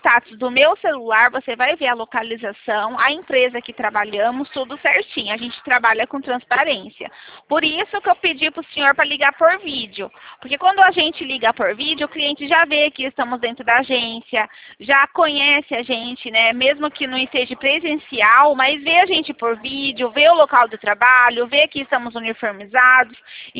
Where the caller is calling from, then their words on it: Araras, São Paulo, Brazil; Eu falo da cidade de Araras.